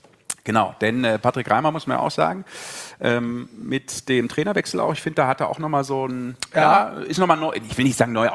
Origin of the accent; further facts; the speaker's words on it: Düsseldorf, North Rhine-Westphalia, Germany; born there; ich bin gebürtiger Düsseldorfer und dementsprechend auch durchaus einer gewissen Rockband in Düsseldorf zugeneigt.